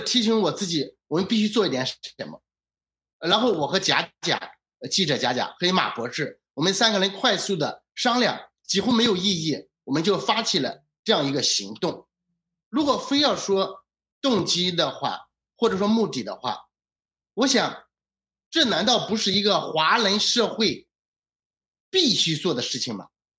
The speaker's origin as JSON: {"language": "Chinese", "country": "China", "lives_now": "Tokyo, Japan", "said": "OK 你是日本人我是中国人"}